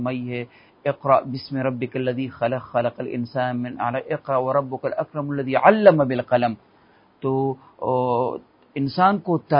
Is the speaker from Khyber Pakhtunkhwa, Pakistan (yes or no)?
yes; Peshawar, Khyber Pakhtunkhwa, Pakistan; ہمارا تعلق پشاور سے ہے